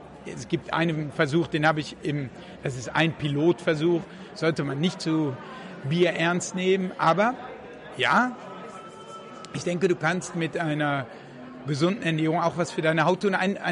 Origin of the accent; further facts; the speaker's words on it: Netherlands; Ich bin in Holland aufgewachsen.